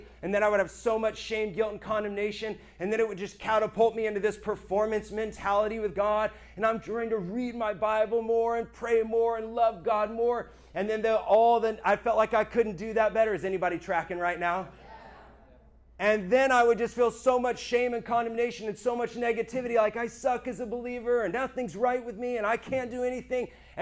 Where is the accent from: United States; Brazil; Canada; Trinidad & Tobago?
United States; Florida; I grew up in Florida, was stationed in Washington State in Tacoma, Washington.